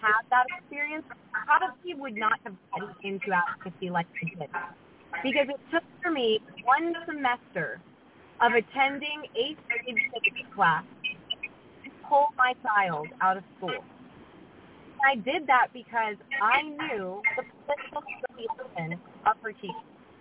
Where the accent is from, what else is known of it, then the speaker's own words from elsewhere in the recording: Florida, United States; first of all, I'm a Florida native. I'm a deeply rooted one at that, and I grew up in Lee County.